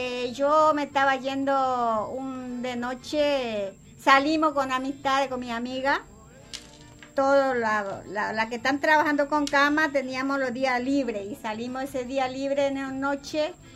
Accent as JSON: {"language": "Spanish", "country": "Paraguay", "moved": "as an adult", "lives_now": "Argentina", "said": "Claro, yo ganaba en mi país, ponele $15."}